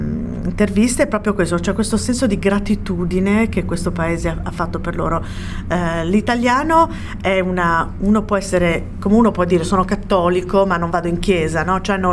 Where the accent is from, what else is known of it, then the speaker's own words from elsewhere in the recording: Bologna, Emilia-Romagna, Italy; io ho delle amiche della mia città, io sono di Bologna